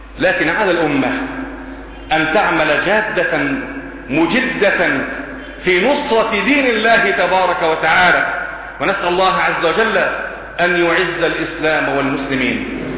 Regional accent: Egypt; فين كرامتنا اللي استعترت كمصريين في اخر لقطات

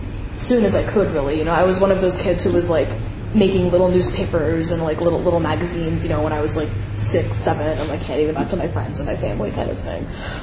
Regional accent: San Francisco, California, United States; I grew up in the Ingleside in San Francisco, and you know, Ingleside is sort of this interesting, like, mostly like sort of working class, lower middle class, like very mixed race neighborhood, and, you know, I went to the like local Catholic school there.

